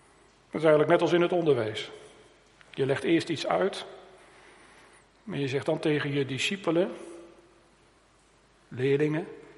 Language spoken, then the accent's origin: Dutch; Harderwijk, Gelderland, Netherlands; De plaats waar ik opgegroeid ben in Harderwijk.